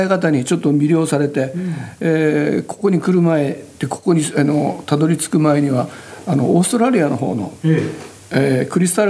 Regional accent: Hiroshima, Japan; born there; 私広島生まれで、

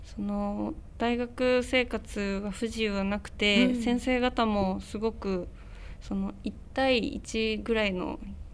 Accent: Tokyo, Japan; 出身は東京です。

